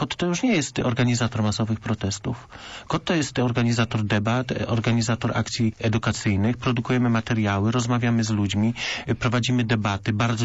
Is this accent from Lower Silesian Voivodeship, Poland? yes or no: no; Wronki, Greater Poland Voivodeship, Poland; Ja sam pochodzę z miasta, które liczy 12 tysięcy mieszkańców. To są Wronki oddalone 50 kilometrów od Poznania.